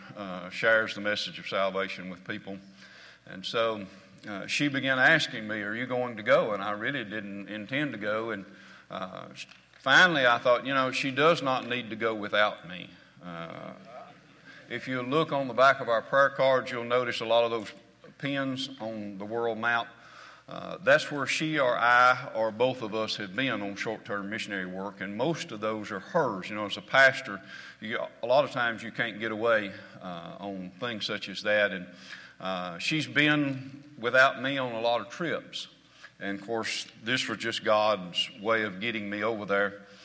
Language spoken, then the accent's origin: English; Arkansas, United States; also born or lived in Texas; So I am originally from Texas and grew up in Arkansas.